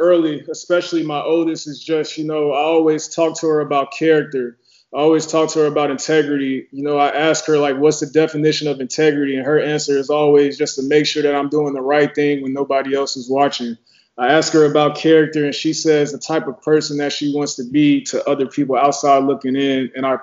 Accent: Atlanta, Georgia, United States; I'm from Atlanta.

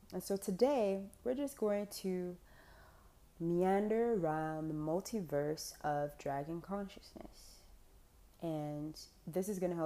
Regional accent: Chicago, Illinois, United States; born there; I was born in Chicago, south side of that city, in the ghetto with all odds stacked against me.

